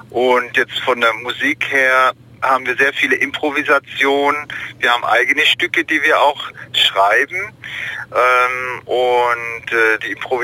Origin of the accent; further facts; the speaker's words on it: Ulm, Baden-Württemberg, Germany; born there; now in Freiburg, Germany; Ich bin gebürtiger Ulmer